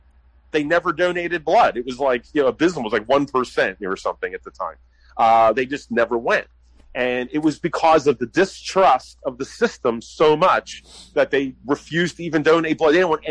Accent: Philadelphia, Pennsylvania, United States; I mean, I come from Philly. I spend time in New York City.

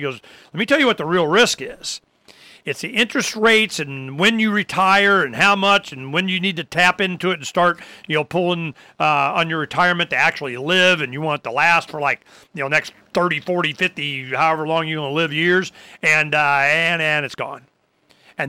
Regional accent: Florida, United States; Heck, I grew up on that in Florida as a kid, rice and beans, you know, black-eyed peas and rice, man.

